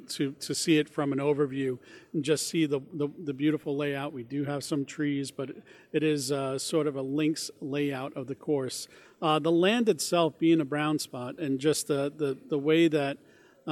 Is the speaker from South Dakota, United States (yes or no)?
no; Floral Park, New York, United States; I grew up in Floral Park, New York, in Long Island.